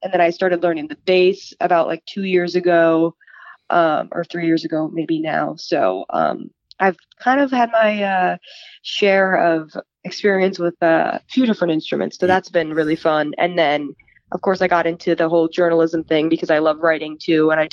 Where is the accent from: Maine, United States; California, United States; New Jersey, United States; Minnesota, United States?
New Jersey, United States; now in Boston, United States; So I just go to school at Emerson, which is in like the heart of Boston, but I grew up in New Jersey.